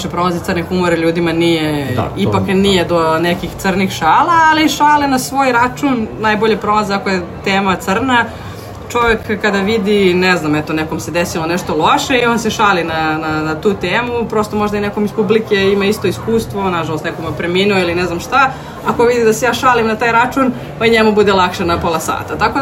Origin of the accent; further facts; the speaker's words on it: Vojvodina, Serbia; ja sam iz Vojvodine, pa fore moje vojvođanske bolje prolaze u Vojvodini